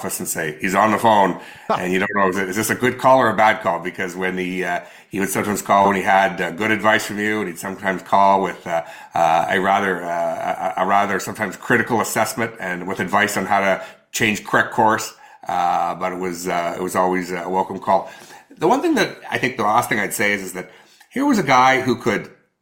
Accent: Canada; the first thing he said when he found out I was from Canada was, "How is my friend Brian?"

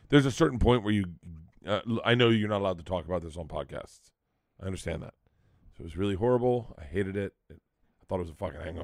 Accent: Tampa, Florida, United States; now in Los Angeles, United States; I go, I live in LA. I have season tickets to the Rams, but I grew up in Tampa.

